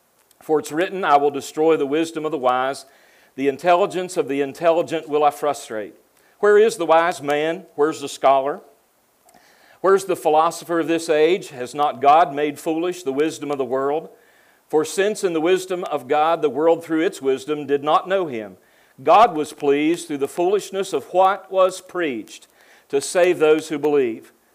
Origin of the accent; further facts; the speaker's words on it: West Virginia, United States; So that makes me hillbilly number three. I'm from West Virginia.